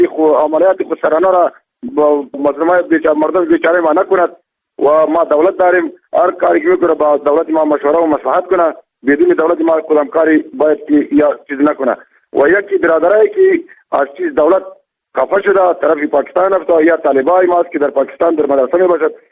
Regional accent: Afghanistan; ما اینمی افغان هستیم

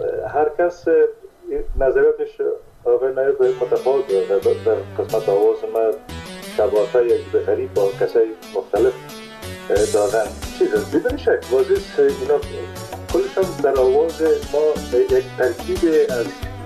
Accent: Kunduz, Afghanistan; born there; در قندس در اون زمانی که ما به دنیا آمدم پدرم در اسپینزر قندس مصروف ایفای وظیفه بوده و در اون زمان البته تا سنای 3 سالگی ما در قندس بودیم.

